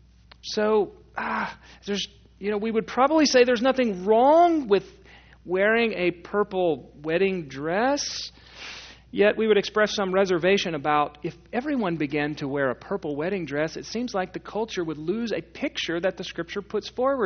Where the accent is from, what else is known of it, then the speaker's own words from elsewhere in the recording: Texas, United States; I mean, I grew up in Texas, but I live here in Oklahoma.